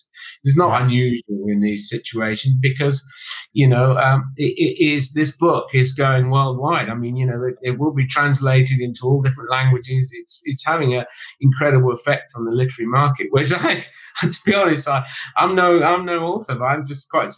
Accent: England, United Kingdom; As you can imagine, I'm an Englishman.

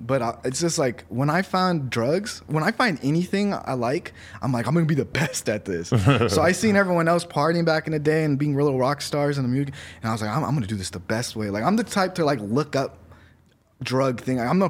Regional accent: Palmdale, California, United States; I'm from Palmdale.

